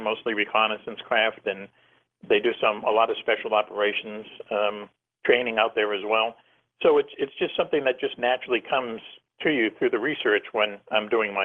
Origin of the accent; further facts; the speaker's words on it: Boston, Massachusetts, United States; Somebody that I know that I grew up with in Boston, I've known since grade school